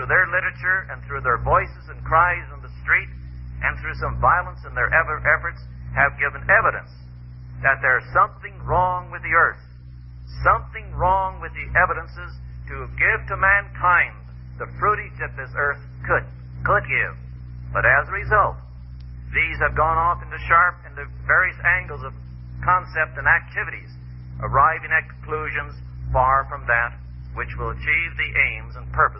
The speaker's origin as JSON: {"language": "English", "town": "Loveland", "region": "Colorado", "country": "United States", "tie": "born or raised there", "also_born_or_lived": "Denver", "said": "I was born in Denver, raised in my formative years in Loveland, Colorado, just miles from here."}